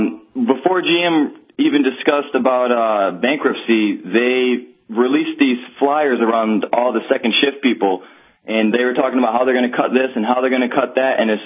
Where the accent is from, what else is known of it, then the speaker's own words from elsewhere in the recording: Texas, United States; I'm actually from Texas. I live in Arlington area